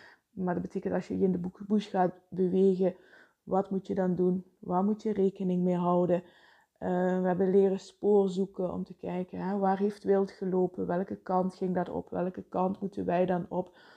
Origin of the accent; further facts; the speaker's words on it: Vijlen, Limburg, Netherlands; Ik ben opgegroeid in Veilen. En in Veilen ligt een prachtig groot bos, het Veilener Bos.